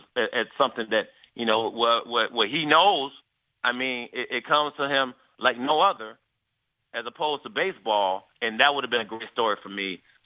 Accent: Chicago, Illinois, United States; I'm from Chicago.

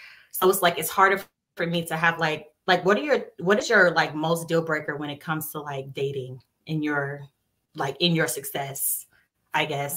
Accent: Atlanta, Georgia, United States; I'm from Atlanta and I am 31.

